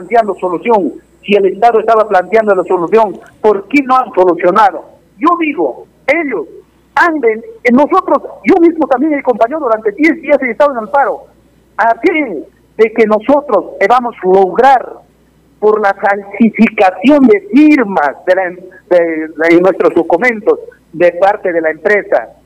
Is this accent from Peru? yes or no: yes; Chalhuahuacho, Apurímac, Peru; Yo he estado desde 18 años siempre líder de mi comunidad, siempre luchador de mi pueblo. Toda la gente me conoce en Chalhuahuacho.